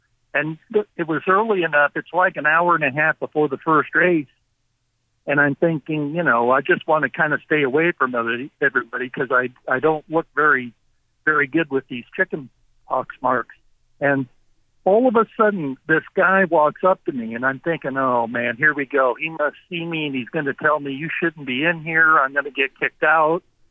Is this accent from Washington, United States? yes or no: yes; Spokane, Washington, United States; to have that track in my hometown that I could go to. When I was in high school, we got out of high school at 2:30, and first post to Playfair on Wednesdays and Fridays in those days was 3:00. And I would walk like 5 blocks to downtown Spokane